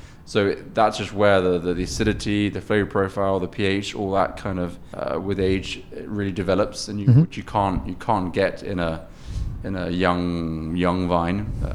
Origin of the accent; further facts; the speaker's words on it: London, United Kingdom; also born or lived in Switzerland; So I was born in Switzerland. I was lived in London my whole life. My father's from Holland and my mother's from Germany. Yeah, so I'm sort of a European kind of mixture, should we say.